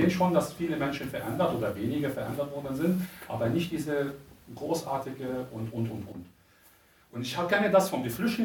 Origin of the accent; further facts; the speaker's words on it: Lebanon; German is a second language; now in Nuremberg, Germany; Ich komme aus dem Libanon. 2003 kam ich nach Deutschland. Ich konnte damals kein Deutsch.